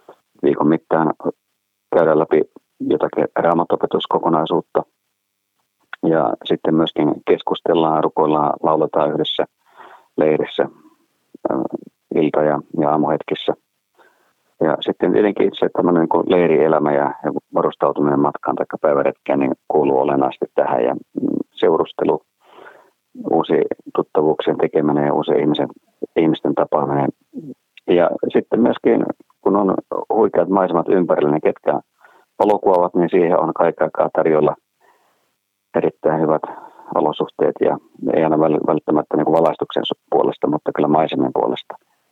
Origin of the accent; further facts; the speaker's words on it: Northern Finland, Finland; kun pohjoisesta olen kotoisin tosiaan